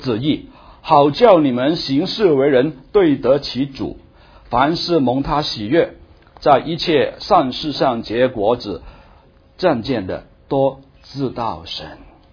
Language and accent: Chinese; Hong Kong; now in United States; 我是香港来的，所以听到我香港的口腔香港是相反所以很久没有回去香港